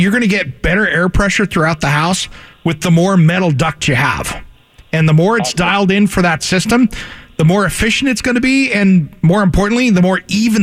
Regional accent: Kennewick, Washington, United States; I grew up in Kennewick, so I this is my backyard

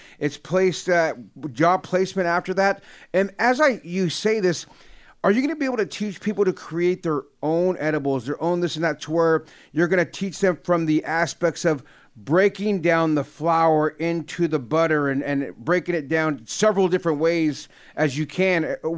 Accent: California, United States; growing up in the Bay Area

